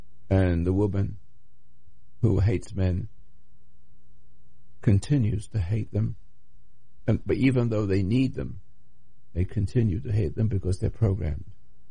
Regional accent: England, United Kingdom; now in United States; England, I'm an Englishman, American, but born in England

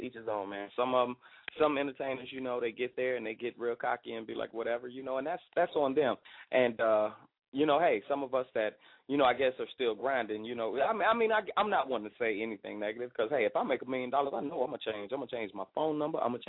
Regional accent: Miami, Florida, United States; also born or lived in Clewiston / LaBelle; I'm from Miami, but also I lived in other places, you know what I'm saying, like, you know, Clewiston and LaBelle, Florida

